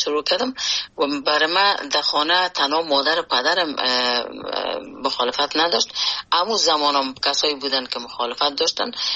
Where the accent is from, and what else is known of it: Afghanistan; born or raised there; moved away as an adult